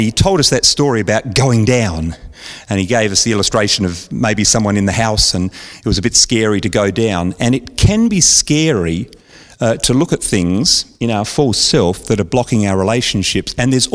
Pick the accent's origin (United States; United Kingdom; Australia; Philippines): Australia; Adelaide Hills, South Australia; we grew up in Adelaide Hills and on a reasonably big property with a few acres